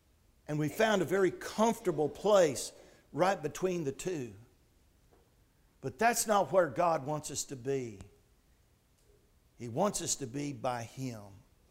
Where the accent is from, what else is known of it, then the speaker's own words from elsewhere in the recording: Port Lavaca, Texas, United States; growing up here in this part of Texas, growing up in Port Lavaca, I had no problems. I was never embarrassed by anyone trying to ridicule my Christianity.